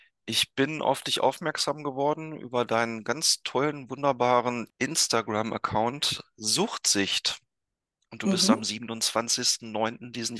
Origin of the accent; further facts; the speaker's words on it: Northern Germany, Germany; Ich komme aus Norddeutschland, hier wird viel gefeiert und auch viel getrunken.